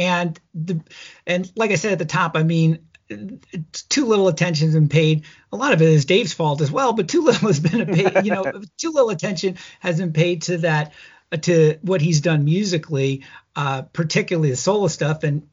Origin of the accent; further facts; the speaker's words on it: New York, United States; I grew up in Long Island too.